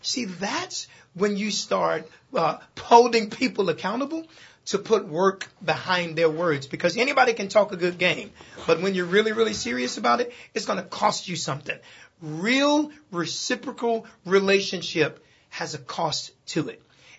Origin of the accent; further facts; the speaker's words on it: Chicago, Illinois, United States; And, you know, in Chicago, I'm from Bronzeville.